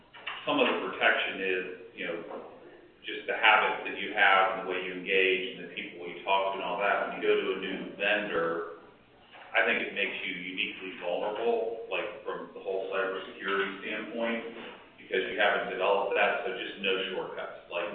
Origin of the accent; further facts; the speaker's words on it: Pittsburgh, Pennsylvania, United States; I'm from Pittsburgh, so I can help understand Pittsburghese. This is a distinct dialect.